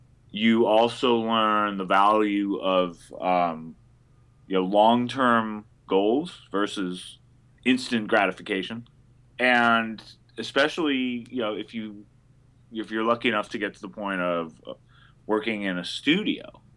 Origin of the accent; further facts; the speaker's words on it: Berkeley, California, United States; because I was raised in Berkeley, California. The dream would be to do my undergrad at Berkeley, go to law school at Berkeley, you know.